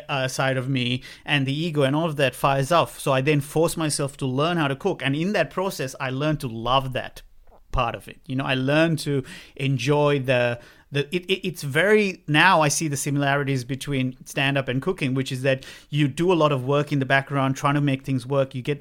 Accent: Sri Lanka; moved away as an adult; growing up in Sri Lanka for 19 years

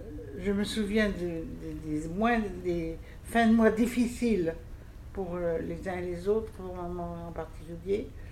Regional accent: Mortagne-sur-Sèvre, Pays de la Loire, France; born there; Alors, je suis née à Mortagne-sur-Sèvre, en Vendée, en 1935, le 31 décembre. J'en suis partie à 10 ans et demi parce que mes parents ont déménagé.

